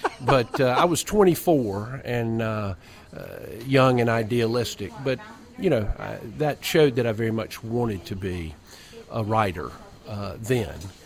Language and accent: English; Rock Hill, South Carolina, United States; now in Asheville, United States; I was born and raised in Rock Hill. I practiced law here for several decades. And before I retired to Asheville.